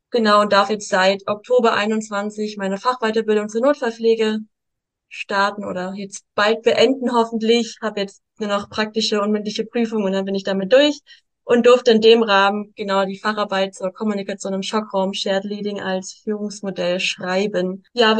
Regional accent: Stuttgart, Baden-Württemberg, Germany; Ich bin aus Stuttgart, bin 26 Jahre jung

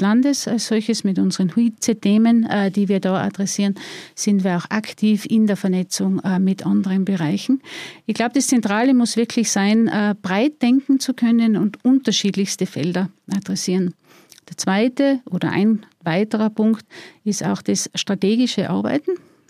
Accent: Tyrol, Austria

